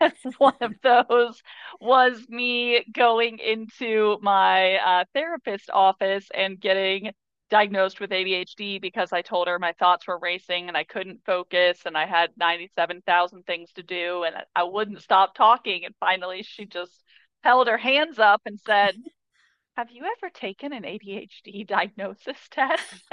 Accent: Louisville, Kentucky, United States; moved away; also born or lived in New York City; So I'm from Louisville, Kentucky, and then I moved to New York City. I went to NYU. I was there for 12 years

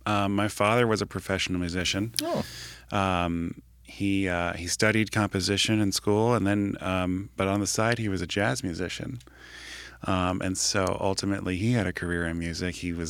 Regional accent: New Jersey, United States; I grew up in New Jersey at a very large parish, over 5,000 registered families.

